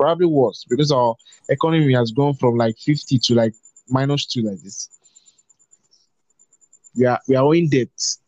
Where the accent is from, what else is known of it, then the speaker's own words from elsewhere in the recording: Nigeria; It would be cool actually because I'm tired of being Nigerian already.